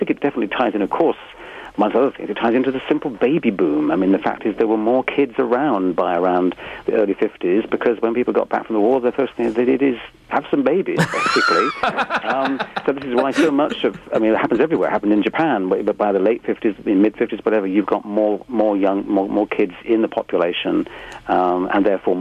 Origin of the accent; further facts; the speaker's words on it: United Kingdom; as a British person speaking here